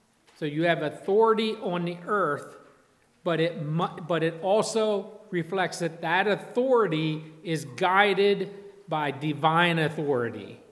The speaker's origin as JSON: {"language": "English", "country": "United States", "said": "And I'm pretty American"}